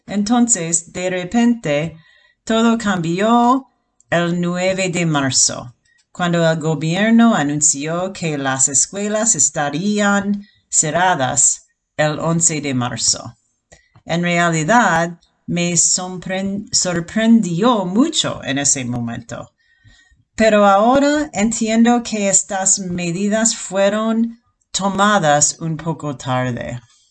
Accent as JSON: {"language": "Spanish", "country": "United States", "lives_now": "Leganés, Spain", "said": "Soy de los Estados Unidos y solo he vivido aquí desde septiembre de 2019."}